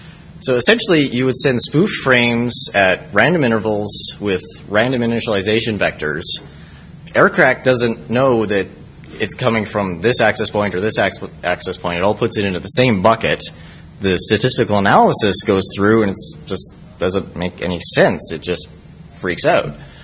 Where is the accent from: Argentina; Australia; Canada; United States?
Canada; because I am Canadian and I actually would like to leave your wonderful country